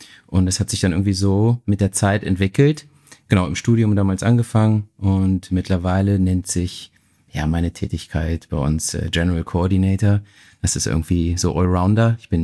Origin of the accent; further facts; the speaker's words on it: Northern Germany, Germany; ich komm aus dem Norden oder wohne nach wie vor im Norden.